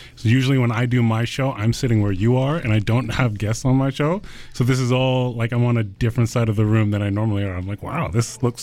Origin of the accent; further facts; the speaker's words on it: Victoria, British Columbia, Canada; moved away as an adult; also born or lived in Chicago; I was born and raised in Victoria. I lived there until I was about 18 or 19 years old, and then I moved to Chicago in America. I was there for about 6 months